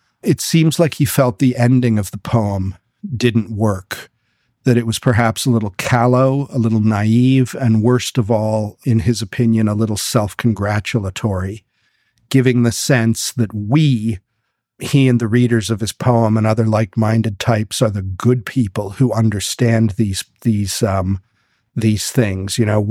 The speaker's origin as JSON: {"language": "English", "town": "Oklahoma City", "region": "Oklahoma", "country": "United States", "tie": "born or raised there", "said": "There are a bunch of them in America, including my hometown and Eric's hometown of Oklahoma City, where more streets are numbered than they are named."}